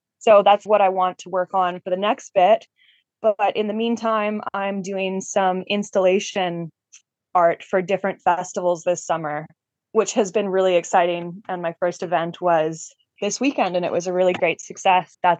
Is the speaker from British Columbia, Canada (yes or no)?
yes; Denman Island, British Columbia, Canada; I grew up on Denman Island